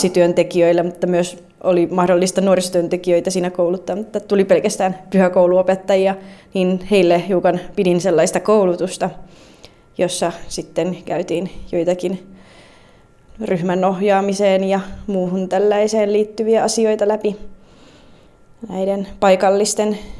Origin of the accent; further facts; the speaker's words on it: Luumäki, South Karelia, Finland; ja me on kotoisin Luumäeltä Etelä-Karjalasta